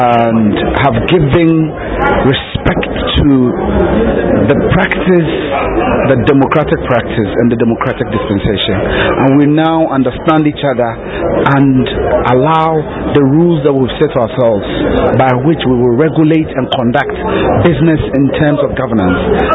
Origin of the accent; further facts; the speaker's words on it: Ghana; I think I'm proud as a Ghanaian, first and foremost.